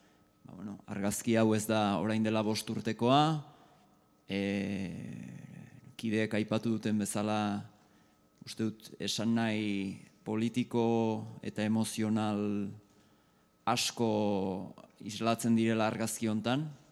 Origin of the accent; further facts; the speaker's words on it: Irun, Basque Country, Spain; also born or lived in Bayonne; Hasi nuen Irunen nire haurtzaroan hainbeste ordu pasanituen aiton amonen etxetik ikusten zen